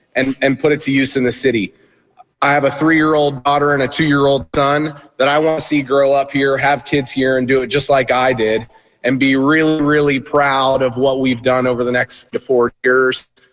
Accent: St. Petersburg, Florida, United States; born and raised in St. Petersburg

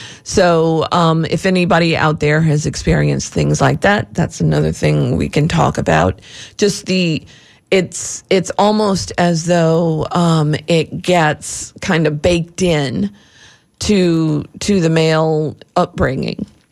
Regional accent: the South, United States; Apparently in the South, and I grew up in the South, so I know this is true.

